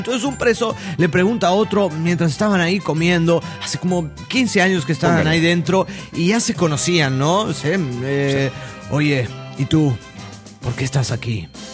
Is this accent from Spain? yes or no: no; Bolivia; de Bolivia.